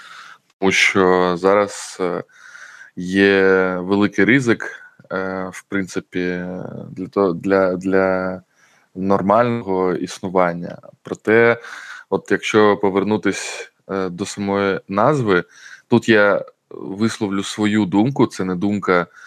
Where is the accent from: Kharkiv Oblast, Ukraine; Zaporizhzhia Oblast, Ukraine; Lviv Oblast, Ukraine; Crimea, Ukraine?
Crimea, Ukraine; якщо ми, як кримські татари, обираємо існування